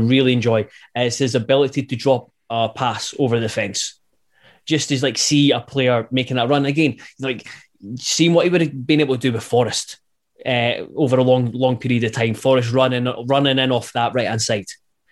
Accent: Scotland, United Kingdom; And I really, as a Scottish football fan, keen to see what he'd do with a competent Celtic team.

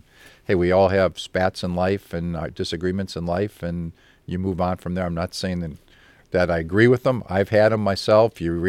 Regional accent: Chicago, Illinois, United States; You may have a free evening when I'm from Chicago.

